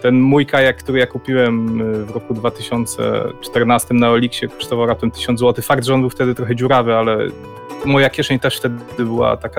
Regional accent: Gdańsk, Pomeranian Voivodeship, Poland; born there; Mieszkam w Gdańsku, urodziłem się tutaj i mimo ciągot mocno północnych myślę, że tu jest moje miejsce do życia

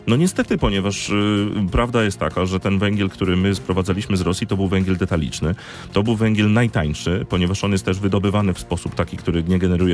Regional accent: Pomeranian Voivodeship, Poland; Ja akurat jestem z Pomorza, to ja to widzę na trochę mniejszą skalę

